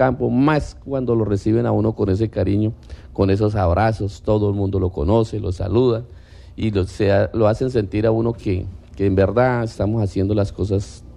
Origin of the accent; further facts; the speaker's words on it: Puerto Concordia, Meta, Colombia; mi Diosito lindo y la gente de Puerto Concordia que me ha amado, que me ha acogido porque este es mi pueblo.